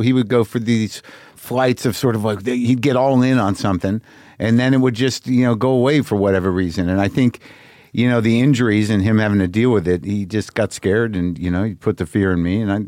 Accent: Albuquerque, New Mexico, United States; But second to grade through high school, I was in Albuquerque. My dad's still out there.

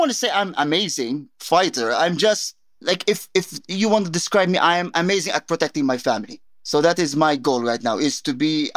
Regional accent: Jordan; And I look different from typical Jordanian. I grew up in Jordan. I look Japanese

